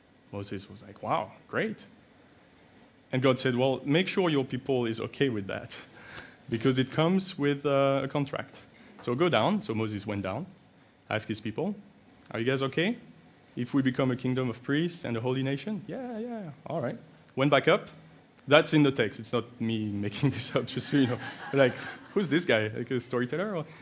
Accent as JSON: {"language": "English", "town": "Paris", "region": "Île-de-France", "country": "France", "said": "I'm from Paris, so in Paris it will be Montmartre, is the highest point, right?"}